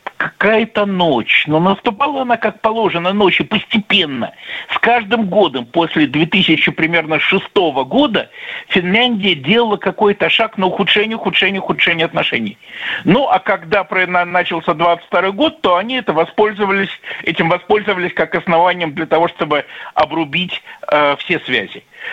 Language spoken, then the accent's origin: Russian; Saint Petersburg, Russia; now in Moscow, Russia; сейчас я скорее москвич, да, уже достаточно много лет. Но до этого действительно родился и прожил жизнь в Петербурге. Причем в самом центре.